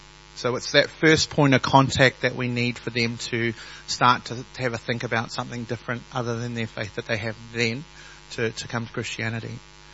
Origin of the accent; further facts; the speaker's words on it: Samoa; first language Samoan; English is a second language; I'm Samoan. I'm a Samoan chief. I'm a Samoan Matai. And I speak Samoan. I was brought up in Samoa. I don't look it, but I am.